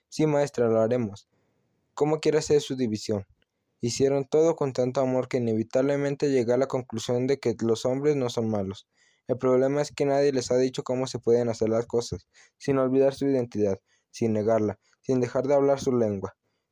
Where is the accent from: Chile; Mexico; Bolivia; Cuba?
Mexico; Oaxaca; No es como la Sierra del Sur, de donde soy yo